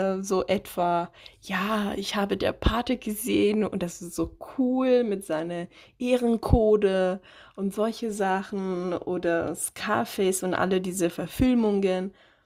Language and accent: German; Italy; German is a second language; moved away as an adult; now in Germany; Ich bin in Italien geboren und aufgewachsen und bin erst mit 21 nach Deutschland umgezogen.